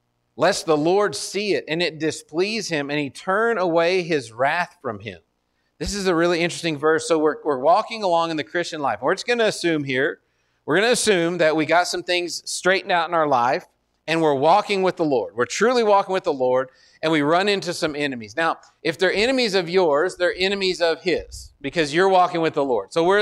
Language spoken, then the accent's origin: English; Austin, Texas, United States; now in Wyoming, United States; We came from Austin, and so it feels like a small town.